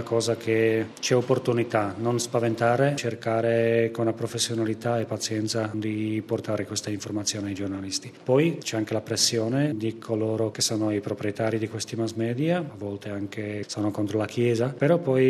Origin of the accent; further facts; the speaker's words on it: Slovakia; Italian is a second language; Io provengo dalla Slovacchia, quindi un paese piccolo di 5 milioni di abitanti